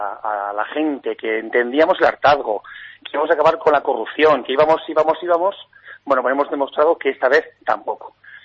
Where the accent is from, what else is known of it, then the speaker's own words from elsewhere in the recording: Navarre, Spain; Porque somos navarros y mantemos la palabra